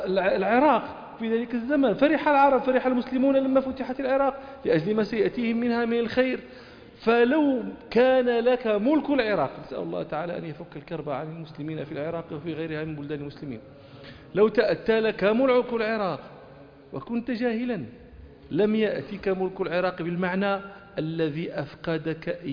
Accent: Morocco; نحن في عندنا في المغرب هذا التعبير، ما أدري هل لكم مثله

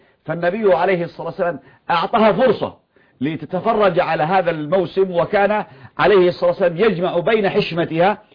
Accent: Yemen; أو عندنا في اليمن

